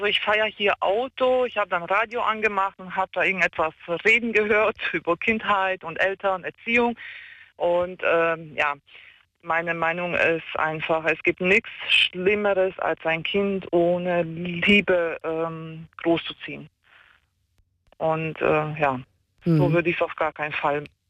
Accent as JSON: {"language": "German", "country": "Switzerland", "tie": "born or raised there", "said": "Genau. Da bin ich aufgewachsen."}